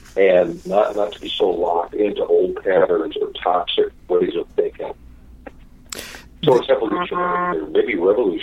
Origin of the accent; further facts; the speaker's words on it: Chicago, Illinois, United States; I'm from Chicago, so use that as an example.